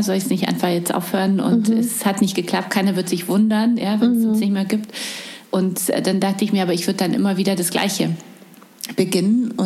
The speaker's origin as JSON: {"language": "German", "country": "Poland", "said": "Also ich komme aus Polen."}